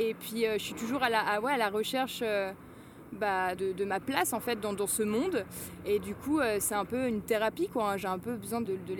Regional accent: Nantes, Pays de la Loire, France; Et donc, vu que je suis nantais, je trouve ça assez cool.

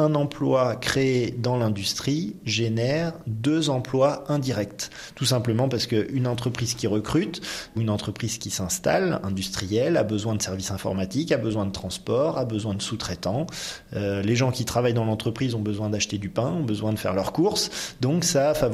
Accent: France; ça puisse être produit chez nous en France.

